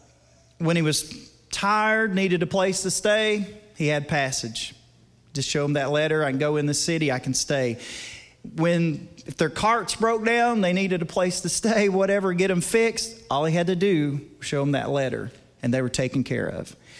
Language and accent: English; Tennessee, United States; I'm from East Tennessee, I have no idea what that is